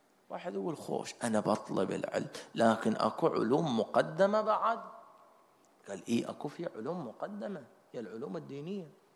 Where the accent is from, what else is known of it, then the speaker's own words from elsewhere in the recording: Bahrain; ما نقول فقط إحنا كمجتمع بحريني